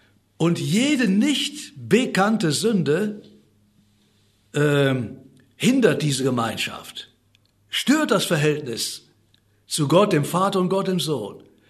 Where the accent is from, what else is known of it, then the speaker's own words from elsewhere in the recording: Cologne, North Rhine-Westphalia, Germany; ich bin ja in Köln groß geworden